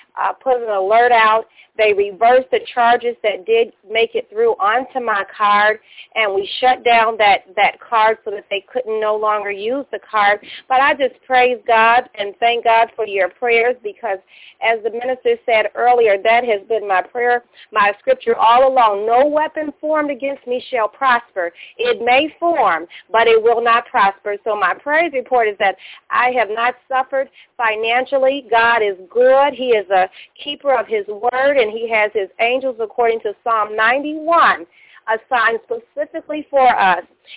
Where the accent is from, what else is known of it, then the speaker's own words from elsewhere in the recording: Chicago, Illinois, United States; now in Brooklyn, United States; I still have my original Chicago number, though I'm certainly from Chicago.